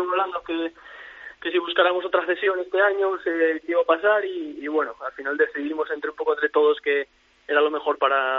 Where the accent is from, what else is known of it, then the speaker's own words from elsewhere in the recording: Oviedo, Asturias, Spain; Sí, yo soy obetense, nací en Oviedo.